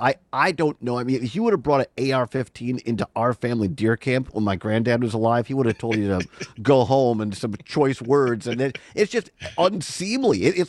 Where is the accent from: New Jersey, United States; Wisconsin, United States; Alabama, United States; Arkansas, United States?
Wisconsin, United States; I grew up in Southwest Wisconsin, a town of 5,000 people. My grandparents were dairy farmers